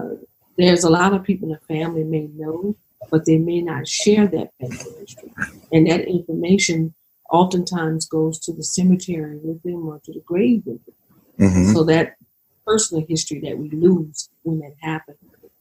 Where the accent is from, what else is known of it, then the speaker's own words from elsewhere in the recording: Louisiana, United States; Okay, I'm from Louisiana. I've been in Louisiana all my life. My root is deeply connected to Louisiana and Mississippi, South Carolina, Virginia.